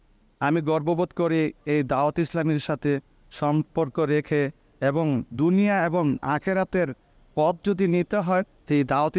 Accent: Jaflong, Sylhet Division, Bangladesh; আমি সিলেট জাফলং থেকে এসেছি।

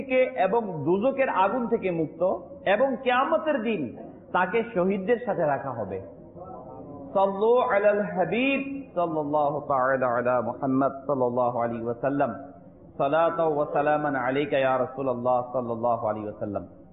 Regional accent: Bangladesh; যেমন আমরা বাঙালি জাতি, বাংলাদেশি বাঙালি জাতি

